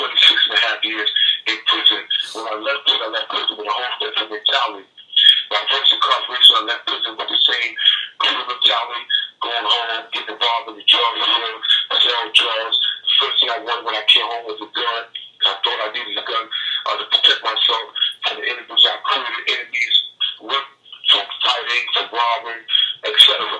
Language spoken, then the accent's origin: English; New York City, New York, United States; because I'm originally from Oceanville, Brownsville, a person of the Brownsville community, and this is where I grew up